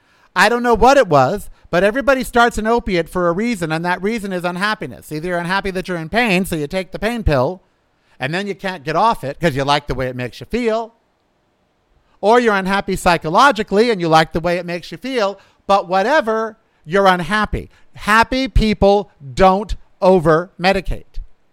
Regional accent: United States; You, as an American, do not have the right to knowingly and willingly infect other individuals

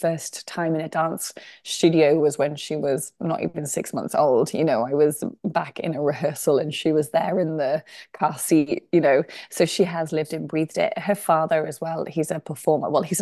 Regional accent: Cheltenham, South West England, United Kingdom; So I grew up in Cheltenham, Gloucestershire, the southwest of England, in the Cotswold area.

